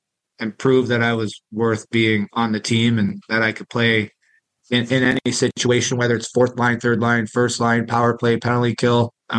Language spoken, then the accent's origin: English; Canada; growing up in Canada